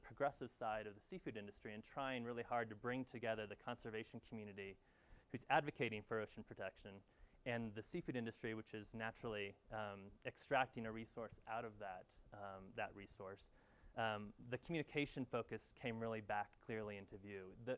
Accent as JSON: {"language": "English", "region": "California", "country": "United States", "tie": "born or raised there", "said": "I started sort of my passion with the oceans as a young kid growing up in California"}